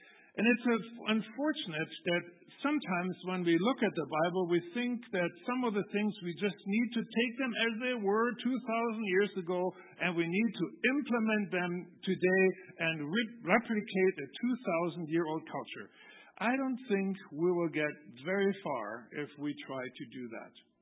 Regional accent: Germany; English is a second language; I grew up in Germany, as many of you know, and when I went to school

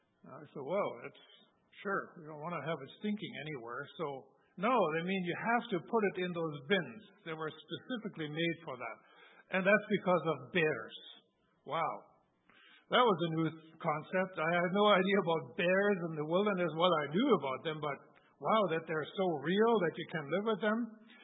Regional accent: Germany; Me being a city slicker, you know, I grew up in Germany and I grew up in a city and I was not familiar with all the outdoor world.

